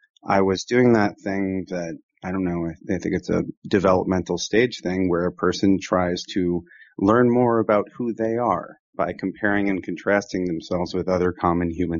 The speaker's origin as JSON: {"language": "English", "region": "Rust Belt", "country": "United States", "tie": "born or raised there", "said": "So I was raised in the Rust Belt, like yourself."}